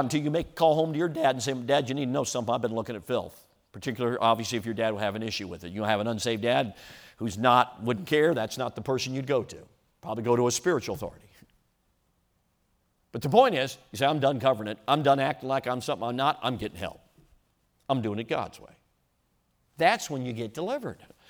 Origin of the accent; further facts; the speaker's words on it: Chicago, Illinois, United States; Back when I was growing up, I grew up in Chicago.